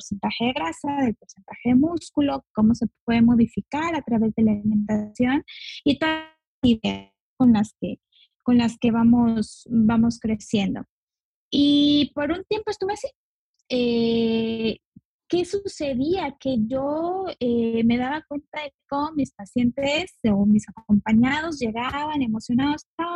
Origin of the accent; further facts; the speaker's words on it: Mexico; Yo soy de México y vivo en la península de Yucatán.